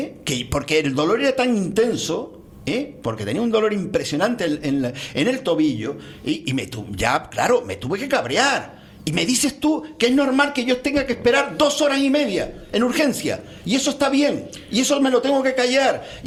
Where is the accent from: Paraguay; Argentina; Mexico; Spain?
Spain; Canary Islands; somos pasivos los canarios